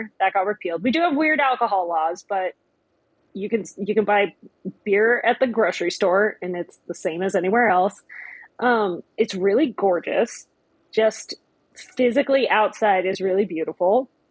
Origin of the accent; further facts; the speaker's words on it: California, United States; more beautiful mountains than the ones I grew up by in California.